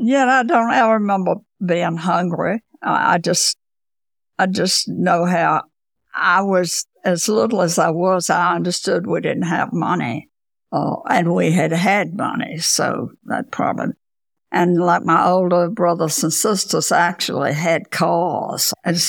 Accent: Virginia, United States; accent: Southern; I never lose it. They always know I'm from the South. They don't always know I'm from Virginia. Sometimes they'll think it's Texas and Louisiana and Charleston, places like that.

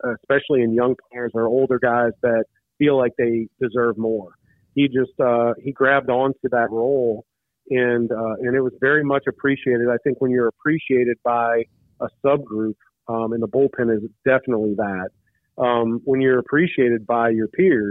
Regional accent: Illinois, United States; So I grew up in Illinois. I could come home and watch the pregame and watch the game while I was doing my homework.

